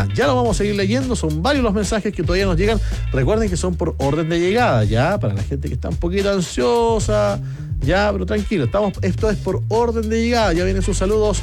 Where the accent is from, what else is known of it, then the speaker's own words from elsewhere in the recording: Concepción, Biobío, Chile; moved away as an adult; now in Everett, United States; del 92 y de que tengo memoria escucho la Bio Bio en la radio del auto de mis padres, y ya de grande me fui de Conce. Y siempre, siempre escuchándole ahora desde acá del extranjero.